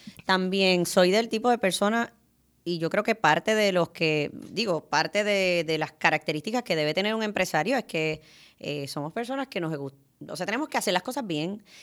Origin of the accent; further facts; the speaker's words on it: Puerto Rico; me miraban esta cara de latina que yo tengo y me decían, tú hablas español, ¿verdad? Y yo le decía, sí, yo soy boricua.